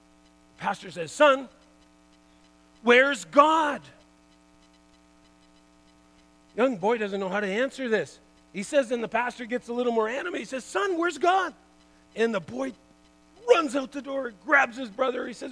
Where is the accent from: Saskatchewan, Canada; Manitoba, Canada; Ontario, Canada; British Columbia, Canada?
British Columbia, Canada; Burnaby; I'm a kid from Burnaby. We grew up right in Burnaby.